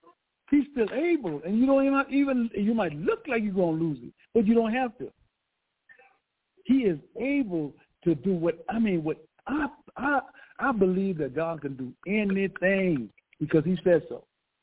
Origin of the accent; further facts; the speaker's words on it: Bahamas; You know, like when I grew up in the Bahamas, we can smell when it's about to rain.